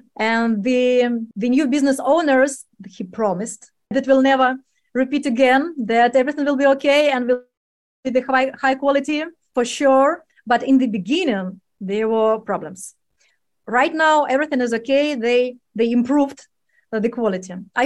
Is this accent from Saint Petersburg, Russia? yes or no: yes; Saint Petersburg, Russia; I was born and raised in St. Petersburg. It's Russia, at the second city in Russia. It's not very far from Moscow. And when I was a child, in front of my house, there was a forest.